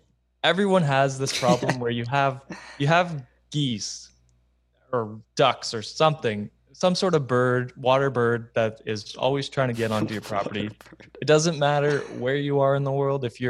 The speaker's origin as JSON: {"language": "English", "country": "Canada", "said": "I'm from Canada. We don't have those things."}